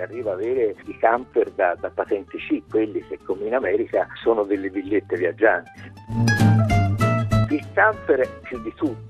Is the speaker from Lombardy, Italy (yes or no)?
no; Florence, Tuscany, Italy; Leggevo che in Toscana, io sono di Firenze